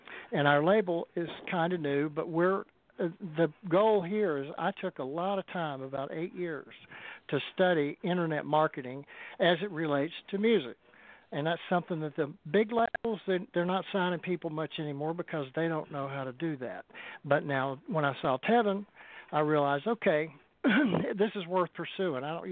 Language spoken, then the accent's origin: English; Soddy Daisy, Tennessee, United States; now in Las Vegas, United States; My background is I'm from Soddy Daisy, Tennessee, originally. But I've lived in Las Vegas for the past 28 years.